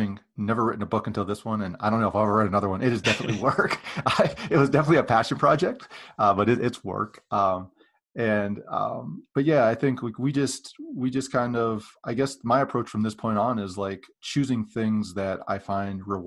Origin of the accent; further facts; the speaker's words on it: Pennsylvania, United States; I grew up in Western Pennsylvania. I was a big Steeler fan.